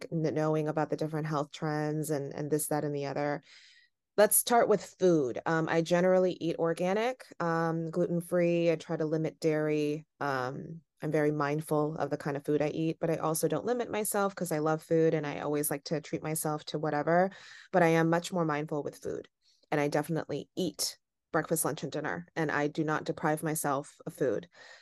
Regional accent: San Francisco, California, United States; I will say that I grew up in the city. So I grew up in San Francisco, right? So that's a city in itself, very diverse.

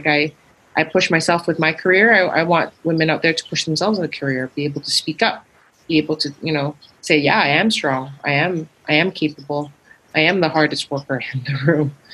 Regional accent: Malaysia; You know, I grew up in Malaysia, and I grew up from a very Asian household.

